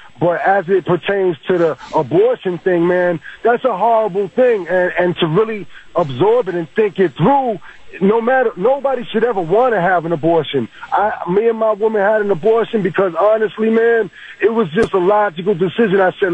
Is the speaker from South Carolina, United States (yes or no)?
no; New York, United States; now in Trenton, United States; Well, I grew up in New York. Right now I'm in New Jersey and I'm in Trenton.